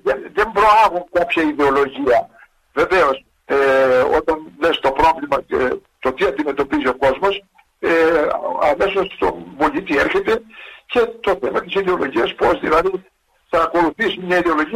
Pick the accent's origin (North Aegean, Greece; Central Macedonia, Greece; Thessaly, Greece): Thessaly, Greece; έφαγα ψωμί και χώμα εγώ στη Θεσσαλία